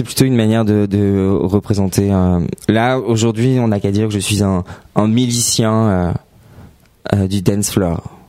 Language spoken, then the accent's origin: French; Paris, Île-de-France, France; Je suis originaire de Paris et donc j'ai vraiment été insufflé dans ce milieu de la nuit que j'ai beaucoup découvert ici.